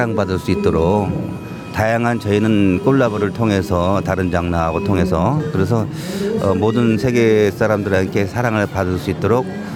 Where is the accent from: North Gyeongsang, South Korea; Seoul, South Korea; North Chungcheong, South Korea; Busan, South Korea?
North Chungcheong, South Korea; Yeongdong; 저는 충청북도 영동 출신으로서 지금 난계 국악단 예술감독을 맡고 있고 한국예술종합학교 전통예술원 교수로 근무하고 있습니다.